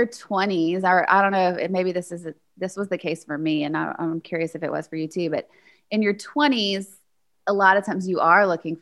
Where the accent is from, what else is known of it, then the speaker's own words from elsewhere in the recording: the South, United States; I didn't get it because I grew up in the South in a certain way.